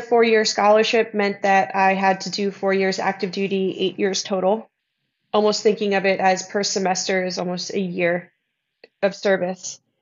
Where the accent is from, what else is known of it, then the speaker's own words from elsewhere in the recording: New Jersey, United States; So I grew up in central New Jersey, northeast U.S., born and raised there. My dad grew up there. So I'm a Jersey girl